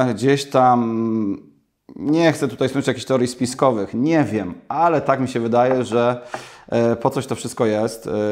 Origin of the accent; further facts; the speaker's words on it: Poznań, Greater Poland Voivodeship, Poland; tak się złożyło, że analizujemy rynek warszawski, że jestem z Poznania.